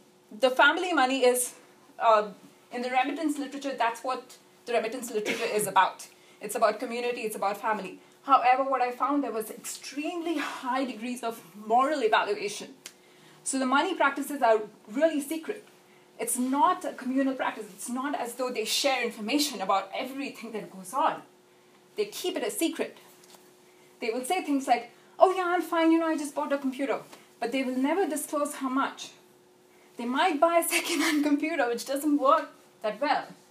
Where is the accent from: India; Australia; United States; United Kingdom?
India; because I'm an Indian, Indians are quite judgmental